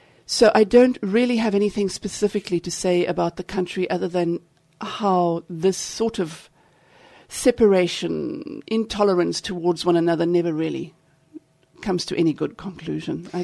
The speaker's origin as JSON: {"language": "English", "town": "Johannesburg", "region": "Gauteng", "country": "South Africa", "tie": "born or raised there", "also_born_or_lived": "Germany", "said": "I immigrated with my parents from Germany when I was quite young. And so I went to school and grew up in the Johannesburg region of South Africa."}